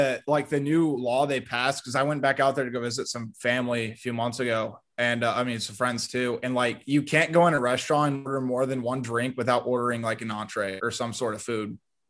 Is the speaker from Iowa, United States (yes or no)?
yes; Sioux City, Iowa, United States; So I'm from Sioux City. I was born in Sioux City.